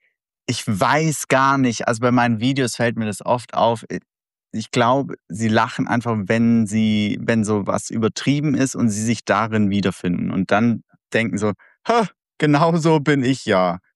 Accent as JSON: {"language": "German", "town": "Albstadt", "region": "Baden-Württemberg", "country": "Germany", "tie": "born or raised there", "moved": "as an adult", "said": "Ich bin in Albstadt auf der Schwäbischen Alb aufgewachsen, habe da mein Leben verbracht bis zum Abi."}